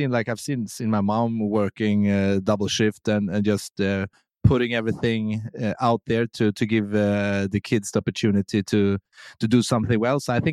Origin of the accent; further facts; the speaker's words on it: Sweden; English is a second language; But I will say Sweden is a really good country to grow up in.